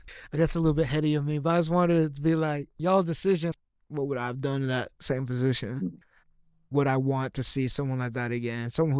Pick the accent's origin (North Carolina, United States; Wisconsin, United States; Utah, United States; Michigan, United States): Utah, United States; moved away; also born or lived in Cleveland, Ohio; Growing up in Utah was definitely interesting. Definitely, if I'm being honest, a bit of a homogenous population over there. So leaving Utah and then going to Cleveland, Ohio